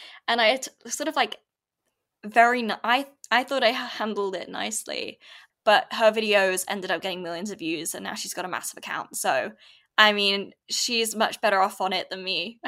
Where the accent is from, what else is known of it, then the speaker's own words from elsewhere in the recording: Saudi Arabia; Because I grew up in Saudi Arabia. My dad still lives there.